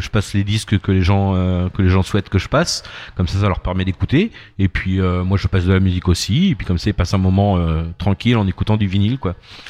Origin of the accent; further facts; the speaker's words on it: Fécamp, Normandy, France; moi je suis de Fécamp, donc j'ai pas regardé ça dans un premier temps.